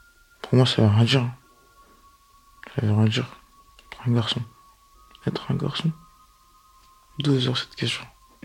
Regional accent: Mali; now in Paris, France; j'ai 17 ans, bientôt 18, je suis malien, j'habite à Paris, dans le 18e arrondissement

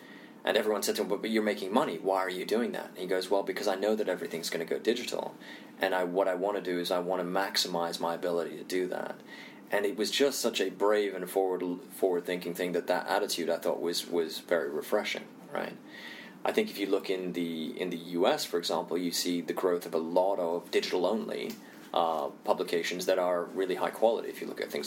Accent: India; also born or lived in Indonesia; I'm Indian, I also grew up in Indonesia

